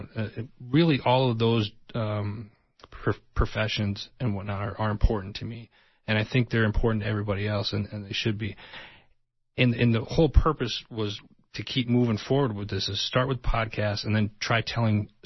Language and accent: English; Wisconsin, United States; also born or lived in Tucson, United States; Born and raised in Wisconsin. Okay. My roots in Tucson. I graduated high school up at Canyon del Oro a lifetime ago.